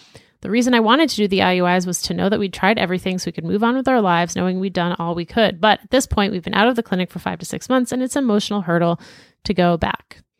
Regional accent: Massachusetts, United States; Sure, but I'm also from Massachusetts.

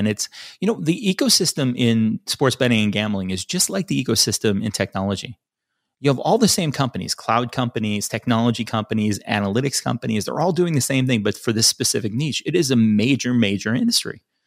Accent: Chicago, Illinois, United States; I grew up in Chicago.

